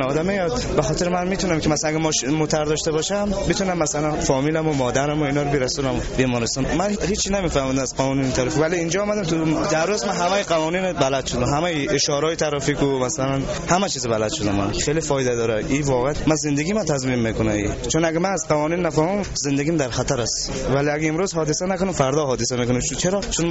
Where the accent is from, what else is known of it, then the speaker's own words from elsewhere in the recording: Bamyan, Afghanistan; also born or lived in Iran; از ولایت بامیان. من یک سال شد از ایران اومدم